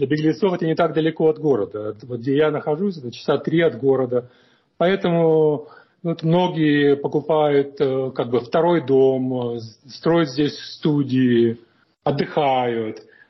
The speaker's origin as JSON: {"language": "Russian", "country": "Moldova", "moved": "yes", "lives_now": "United States", "said": "Во-первых, если я говорю, что я из Молдавии, раньше люди думали, что это какие-то там острова мальдивские."}